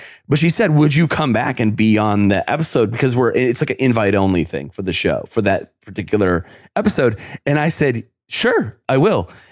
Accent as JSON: {"language": "English", "region": "New York", "country": "United States", "said": "So one time, I'm from New York. When I was in New York City hanging out with my friend, we went and saw a show."}